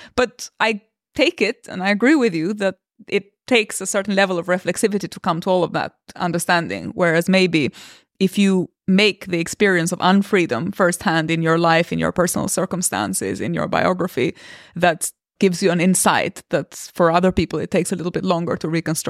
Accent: Albania; I come from Albania, so I constantly think about my fellow Albanian youngsters, my schoolmates.

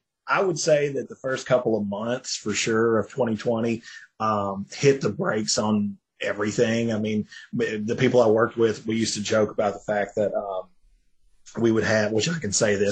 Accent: Tennessee, United States; Hey, I'm from Tennessee, man.

